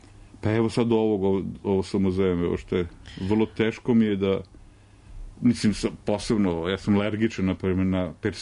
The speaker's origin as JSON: {"language": "Serbian", "country": "Serbia", "said": "mi smo Srbi, o svemu imamo stav."}